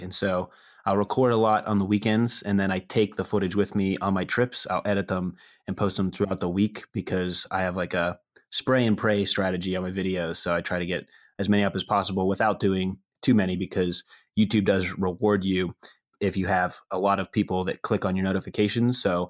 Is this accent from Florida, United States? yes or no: no; Pittsburgh, Pennsylvania, United States; I am from Pittsburgh originally.